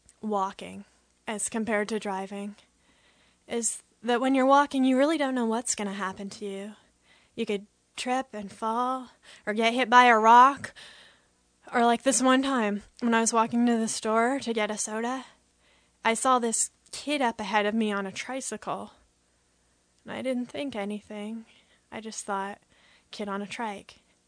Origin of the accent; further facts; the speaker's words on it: Berkeley, California, United States; I'm from Berkeley.